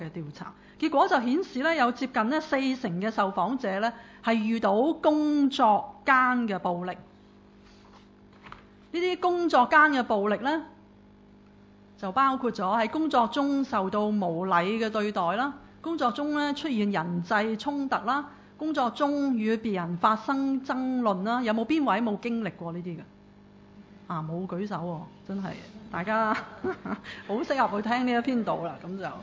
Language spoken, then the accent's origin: Cantonese; China; 我們中國人經常都說呢，就不要讚那些小朋友，他們會驕傲